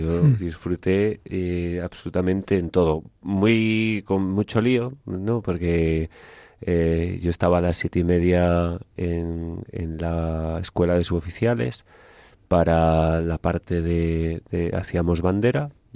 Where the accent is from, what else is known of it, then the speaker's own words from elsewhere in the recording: Galicia, Spain; Y entonces decía, yo como gallego, es que la morriña no podría